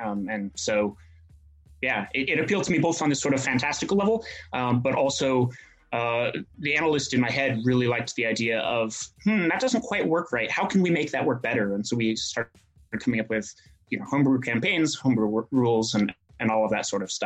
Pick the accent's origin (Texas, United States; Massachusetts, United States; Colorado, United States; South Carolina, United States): Colorado, United States; I grew up in Colorado, and she dropped me off on the wrong night.